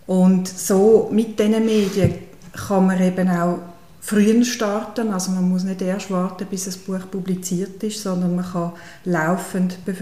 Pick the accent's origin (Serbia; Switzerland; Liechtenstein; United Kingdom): Switzerland; Winterthur, Zurich; Ich bin aus Winterthur und habe aber seit über 20 Jahren einen Bezug zur Aargauer Geschichte